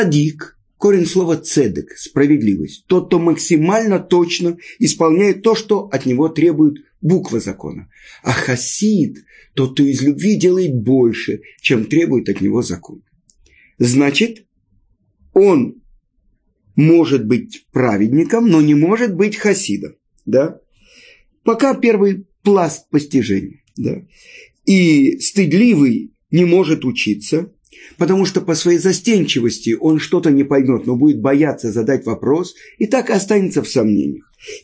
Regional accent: Russia; Обычно мы, люди из России, ставим что-то и горячительное.

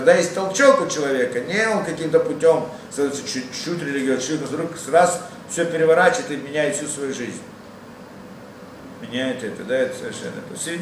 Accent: Russia; Так я думал, это я единственный из России, который сделал чуву.

